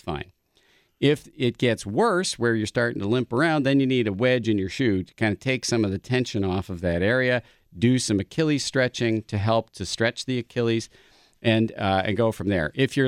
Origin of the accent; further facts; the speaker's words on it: Wisconsin, United States; Yeah, I grew up in Heartland. We moved up here when I was about 7, and my father was chairman of medicine at the Medical College of Wisconsin for almost 20 years.